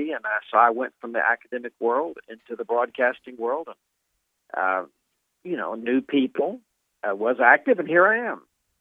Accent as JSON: {"language": "English", "region": "Texas", "country": "United States", "tie": "born or raised there", "also_born_or_lived": "Dallas", "said": "That's right. I'm a native of Texas, East Texas."}